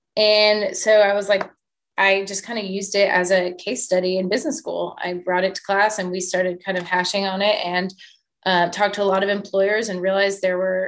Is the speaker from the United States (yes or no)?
yes; Houston, Texas, United States; I was born in Houston, grew up in Houston, and I went off to school in Colorado.